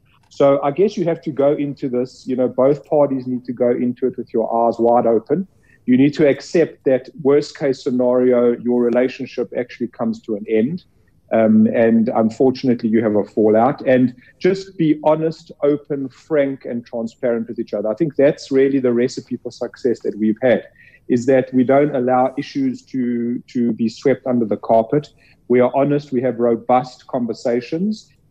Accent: South Africa; Myself and my partners have been serial entrepreneurs growing up in South Africa

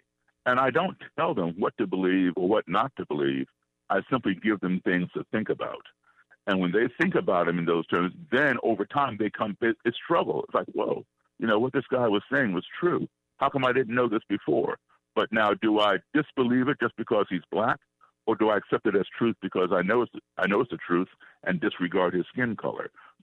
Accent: Chicago, Illinois, United States; I'm from Chicago originally, so I get to come to my home state.

